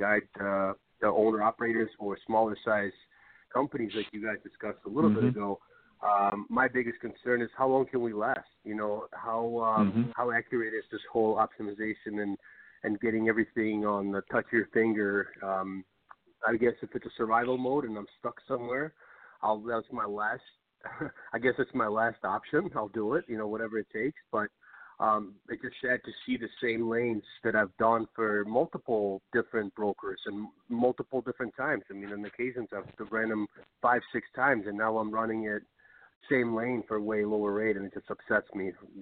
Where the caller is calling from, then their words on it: Midwest, United States; Yes. Hi, guys. … from Midwest.